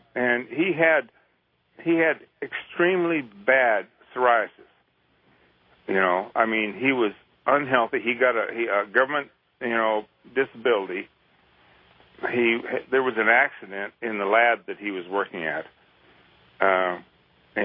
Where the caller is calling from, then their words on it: Caldwell, Idaho, United States; I'm from calling from Caldwell, Idaho.